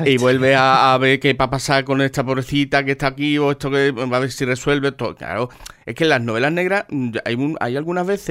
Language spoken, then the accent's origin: Spanish; Cádiz, Andalusia, Spain; now in El Puerto de Santa María, Spain; yo soy de Cádiz, en que llevo mucho tiempo viviendo en el puerto, el puerto ese también gaditano